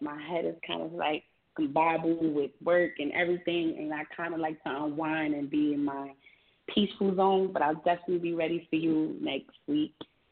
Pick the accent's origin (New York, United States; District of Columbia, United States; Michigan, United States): New York, United States; I'm actually from New York.